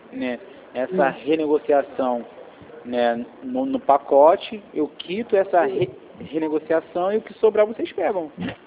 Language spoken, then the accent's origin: Portuguese; Brazil; Eu sou brasileiro, não desisto não.